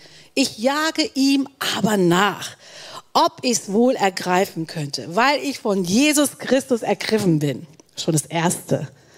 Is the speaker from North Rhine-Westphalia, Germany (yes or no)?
yes; Düsseldorf, North Rhine-Westphalia, Germany; Und mein Thema in diesem Jahr und das Thema unserer Kirche in Düsseldorf, wo ich herkomme, ist das Wort weiter.